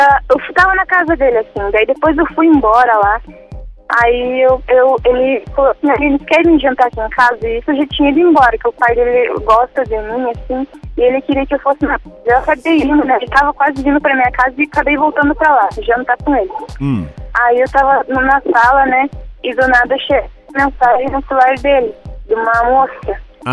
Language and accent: Portuguese; Ponta Grossa, Paraná, Brazil; Eu sou de Ponta Grossa, Paraná.